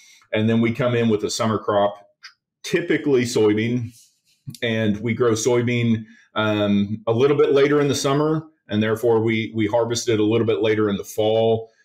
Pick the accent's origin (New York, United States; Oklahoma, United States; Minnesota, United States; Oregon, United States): Oklahoma, United States; I'm an original Okie. I was born and raised here in Oklahoma.